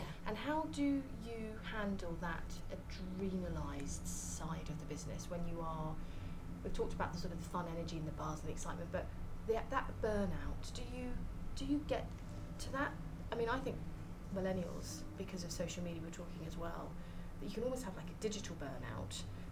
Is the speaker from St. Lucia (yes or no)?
no; Scotland, United Kingdom; I'm from Scotland, so we all hail from Scotland.